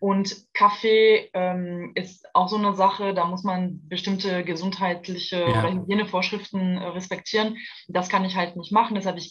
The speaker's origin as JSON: {"language": "German", "region": "southern France", "country": "France", "said": "ich komme aus Südfrankreich. Ich habe nichts mit der Bretagne zu tun."}